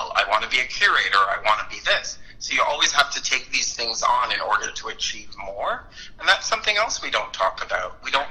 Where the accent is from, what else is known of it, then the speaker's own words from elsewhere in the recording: United States; now in Canada; I am stupidly still an American, but I'm getting Canadian citizenship this year.